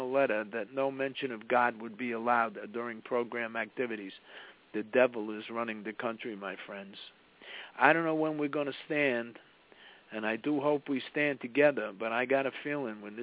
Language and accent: English; Atlanta, Georgia, United States; There weren't a lot of choices available to an inner-city kid like me growing up in Atlanta.